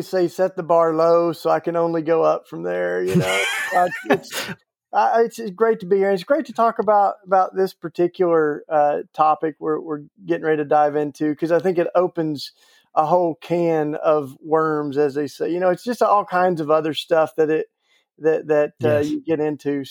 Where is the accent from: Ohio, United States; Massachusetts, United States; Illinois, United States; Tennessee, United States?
Tennessee, United States; and I grew up in East Tennessee.